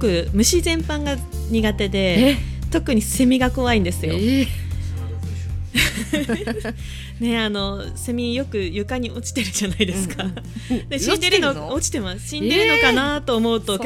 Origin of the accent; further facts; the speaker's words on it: Kushiro, Hokkaido, Japan; moved away as an adult; now in Tokyo, Japan; 私は北海道釧路出身なんですけど、うん、はい、18歳の時にバスガイドになるために東京に上京しました。